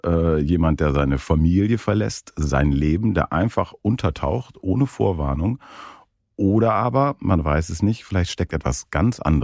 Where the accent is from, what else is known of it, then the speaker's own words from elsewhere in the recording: Lower Saxony, Germany; Ich bin auf dem Dorf aufgewachsen, in Niedersachsen, also nicht im Osten, aber in Niedersachsen.